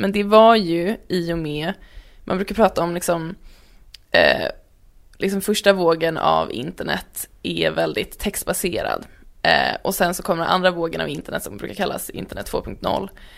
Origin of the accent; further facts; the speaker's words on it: Värmdö, Stockholm County, Sweden; Jag växte upp på Värmdö.